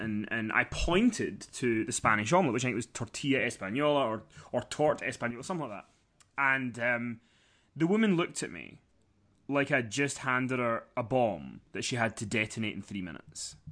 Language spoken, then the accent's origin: English; Scotland, United Kingdom; So I like to think of myself … as not being as Scottish as I am.